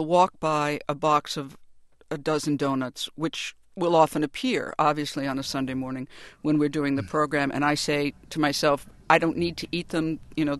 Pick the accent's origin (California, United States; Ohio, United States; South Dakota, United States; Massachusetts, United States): Massachusetts, United States; Worcester; There was a bakery right outside my hometown in Worcester, Massachusetts